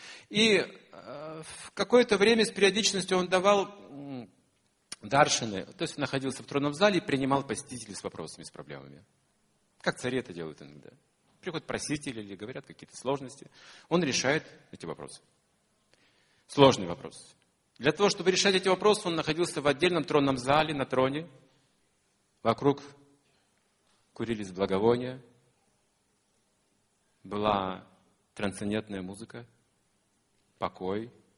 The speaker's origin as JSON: {"language": "Russian", "country": "Russia", "said": "Я из России."}